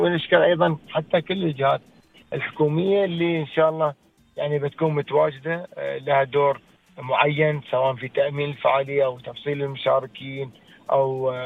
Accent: Dubai, United Arab Emirates; لكن عندنا في دبي بالسلطان بيكون ان شاء الله افتراضي الموضوع

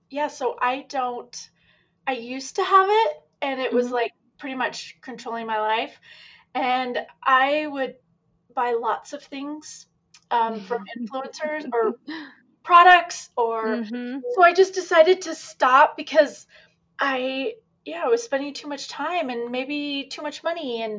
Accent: Kanab, Utah, United States; I'm from Kanab, Utah. I work here at a visitor center.

